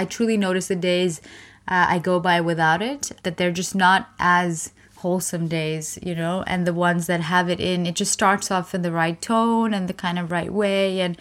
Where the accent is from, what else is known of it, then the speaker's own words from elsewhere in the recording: India; I just notice a difference because I'm Indian. We learn it from like childhood.